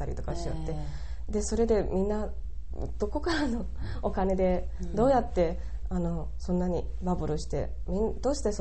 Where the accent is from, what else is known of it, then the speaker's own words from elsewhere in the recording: Shanxi, China; Japanese is a second language; 自分のふるさとは北京と離れているところで山西省というところ